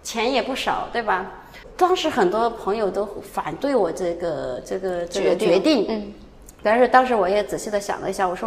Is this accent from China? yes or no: yes; China; 举个例子，就是说我们中国人，比如说第一次见到一个人，我们可能会说哇，你很漂亮。